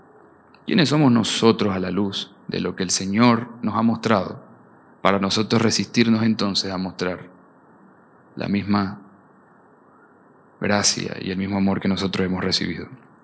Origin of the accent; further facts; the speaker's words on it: Venezuela; Y no es porque soy venezolano